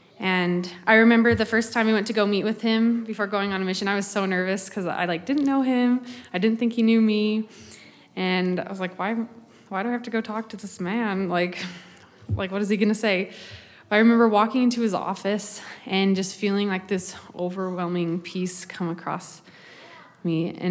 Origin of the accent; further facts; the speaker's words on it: St. George, Utah, United States; And he's from Linden. I'm from St. George.